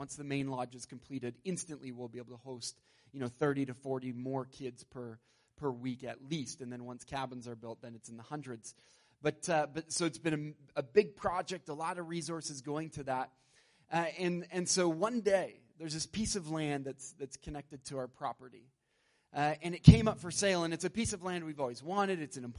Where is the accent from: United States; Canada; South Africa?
Canada; Spruce Grove, Alberta; I grew up in Spruce Grove, just down the road from here, in an NAB church.